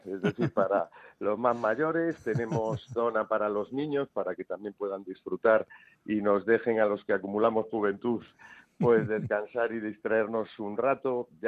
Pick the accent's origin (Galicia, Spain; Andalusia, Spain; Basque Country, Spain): Galicia, Spain; uno porque soy gallego y ya sabes que nos cuesta mucho entrar